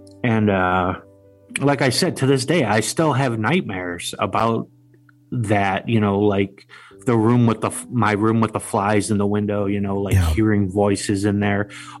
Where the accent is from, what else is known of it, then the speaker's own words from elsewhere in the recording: Buffalo, New York, United States; And I grew up on the Lower West Side of Buffalo, New York, which is a very historic area.